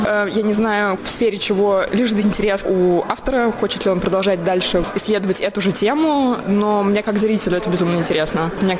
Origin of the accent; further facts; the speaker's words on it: Moscow, Russia; Вот я росла в Москве в 90-е годы, заканчивала школу.